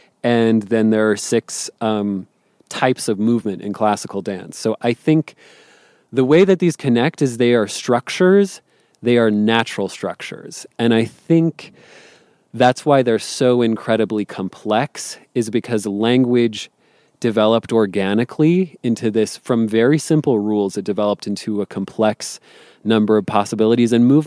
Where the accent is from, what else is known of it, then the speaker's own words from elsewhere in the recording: New Mexico, United States; growing up in New Mexico and being, like, a teenager who was too cool for everything, I found, like, everyone speaks Spanish.